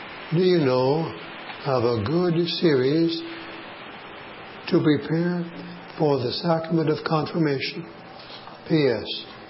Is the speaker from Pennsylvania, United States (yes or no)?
no; Dallas, Texas, United States; I grew up in Dallas.